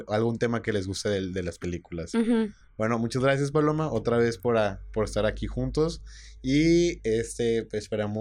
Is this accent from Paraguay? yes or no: no; Mexico; como mexicanos que somos un país sumamente devoto y católico